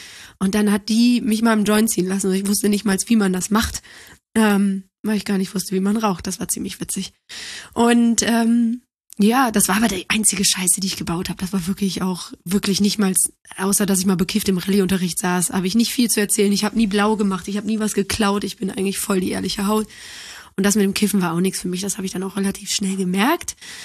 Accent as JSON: {"language": "German", "town": "Neuss", "region": "North Rhine-Westphalia", "country": "Germany", "tie": "born or raised there", "said": "Okay, ich bin in Neuss groß geworden, wo meine Eltern auch immer noch leben und ich liebe Neuss."}